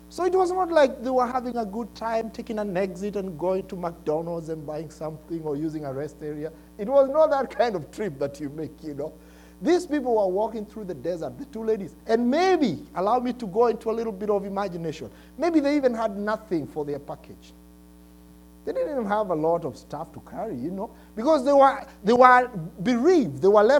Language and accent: English; Kenya; moved away as an adult; now in United States; when we came from Kenya 12 years ago on a Tuesday before Thanksgiving, 4 kids.